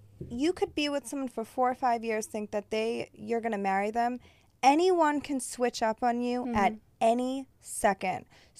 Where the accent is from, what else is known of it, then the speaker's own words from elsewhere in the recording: Massachusetts, United States; Like, you go back to where I'm from. I'm from Massachusetts.